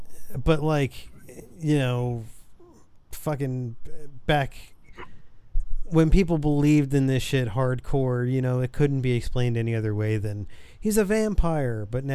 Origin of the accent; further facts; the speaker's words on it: Point Pleasant, New Jersey, United States; Oh. I grew up in Point Pleasant, New Jersey.